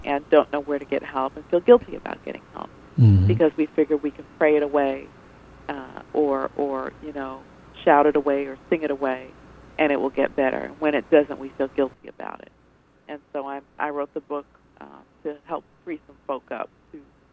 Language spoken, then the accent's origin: English; Montreal, Quebec, Canada; I grew up in Montreal, Canada, so I'm a Canadian by birth.